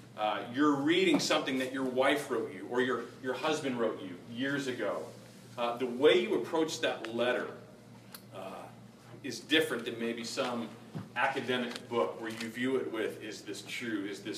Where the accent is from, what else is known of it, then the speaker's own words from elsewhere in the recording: Texas, United States; That is not the society that I grew up in the Bible Belt in Texas.